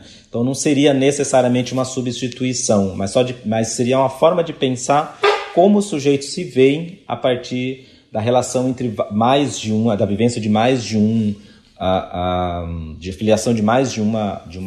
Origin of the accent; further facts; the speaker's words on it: Bahia, Brazil; Ela que é lá da minha terra, né? Da Bahia